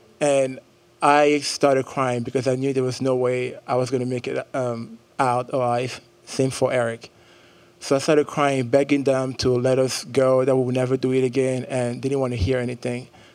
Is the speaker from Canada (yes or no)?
no; Cameroon; moved away as an adult; now in United States; I'm 23 years old. I moved to the United States about 4.5 years ago for grad school, as she mentioned. I was born and raised in Cameroon, a country in Central Africa